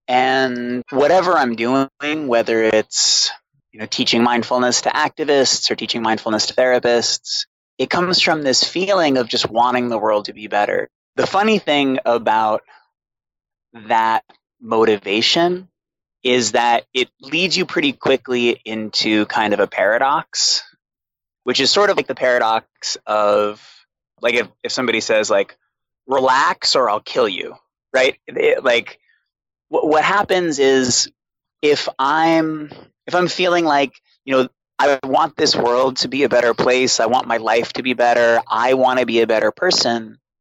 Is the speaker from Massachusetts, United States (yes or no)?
yes; Boston, Massachusetts, United States; I grew up in Boston with a single alcoholic mother.